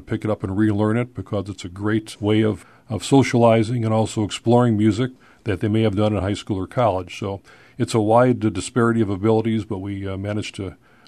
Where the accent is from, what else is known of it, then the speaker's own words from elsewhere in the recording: Chicago, Illinois, United States; I was born and raised in Chicago and was fortunate to study with some very fine musicians there